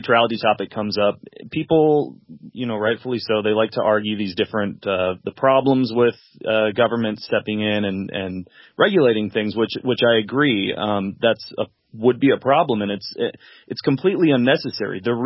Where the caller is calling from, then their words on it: Des Moines, Iowa, United States; Hey, I'm calling from Des Moines, Iowa.